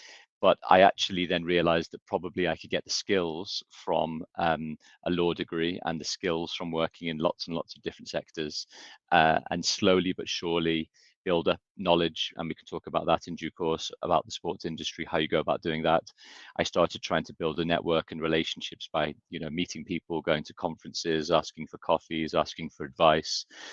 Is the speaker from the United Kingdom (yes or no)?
yes; Liverpool, North West England, United Kingdom; You know, I grew up in Liverpool.